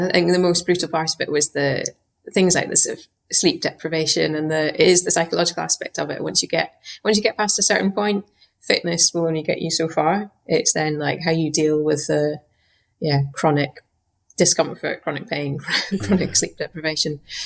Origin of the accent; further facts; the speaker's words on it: Inverness, Scotland, United Kingdom; So yeah, I grew up in Inverness.